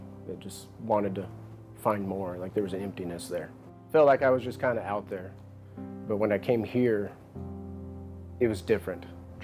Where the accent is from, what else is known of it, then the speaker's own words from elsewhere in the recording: Phoenix, Arizona, United States; I grew up here in Phoenix. Grew up in a broken home, actually.